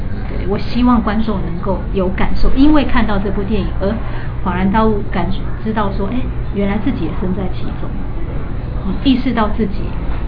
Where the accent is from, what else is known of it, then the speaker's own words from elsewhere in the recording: Kumamoto, Japan; Chinese is a second language; now in Tokyo, Japan; 所以我一年三分之一都在我的故乡熊本县，然后创作